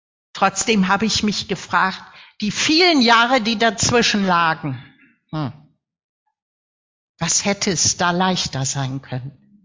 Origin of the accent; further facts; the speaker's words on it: Northern Germany, Germany; sind wir empört, zumindest als Norddeutsche natürlich